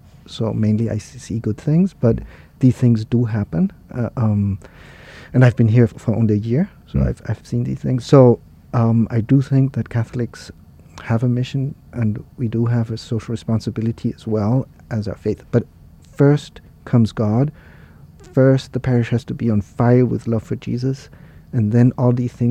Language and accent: English; Austria; I grew up in Austria, and I was half an hour away by car from the Iron Curtain.